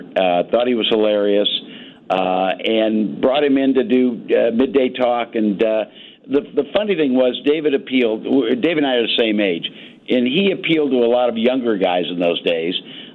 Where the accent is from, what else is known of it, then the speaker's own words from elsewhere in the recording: Indianapolis, Indiana, United States; and I'm from Indianapolis, family's been here forever